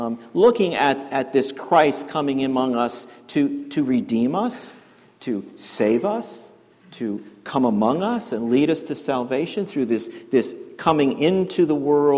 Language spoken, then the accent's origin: English; Yonkers, New York, United States; I joked, I grew up in Yonkers, New York, an urban area. I wasn't familiar with agriculture or growing of fruit.